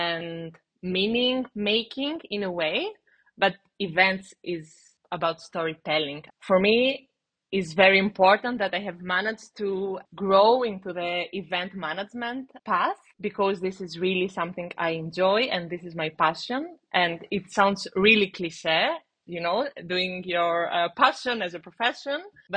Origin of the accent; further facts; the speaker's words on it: Greece; English is a second language; now in Berlin, Delaware, United States; I'm coming from Greece, and the last 5 years I live in Berlin